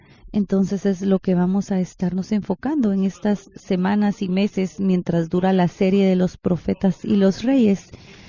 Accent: London, United Kingdom; Y a mí lo primero que se me viene a la mente es Londres, porque yo crecí en Londres

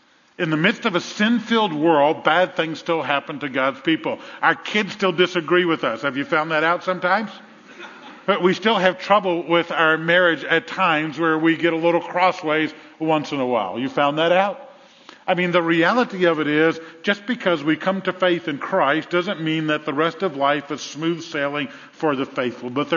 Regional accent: New Orleans, Louisiana, United States; We grew up in New Orleans, as you know, and it's 5 feet below sea level in some of the areas.

